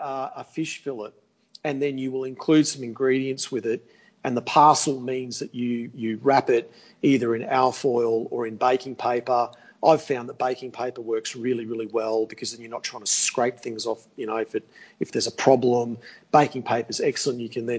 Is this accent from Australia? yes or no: yes; Australia; I am from a European background. Even though I'm an Aussie, I was born in Australia, I do have a lot of Greek and European heritage in the way I was brought up